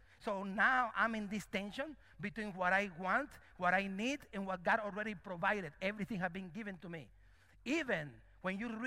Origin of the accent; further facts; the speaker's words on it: Cuba; And I am from Cuba, but that's past tense.